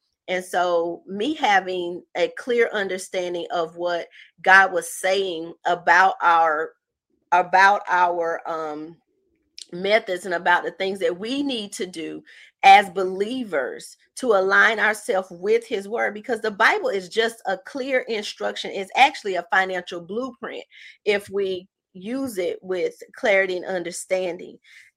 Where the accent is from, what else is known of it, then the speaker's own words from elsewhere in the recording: the South, United States; Now, listen, I'm from the South. Chicago did that thing too, but I'm just a good old Southern girl.